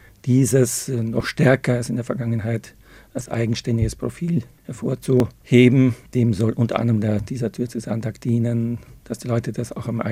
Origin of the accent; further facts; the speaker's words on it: Austria; moved away as an adult; now in Germany; Ja, ich komme ja aus Österreich und habe von den Rheinländern, wo ich jetzt ja gut 35 Jahre hier lebe, eine Menge gelernt